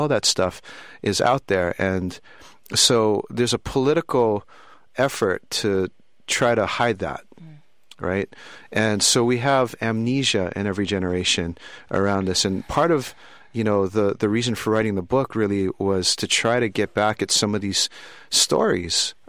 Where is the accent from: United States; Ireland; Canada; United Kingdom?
United States; Honolulu, Hawaii; accent: Hawaiian Pidgin; Yeah, I grew up in Honolulu, Hawaii, and, you know, people talk about changing demographics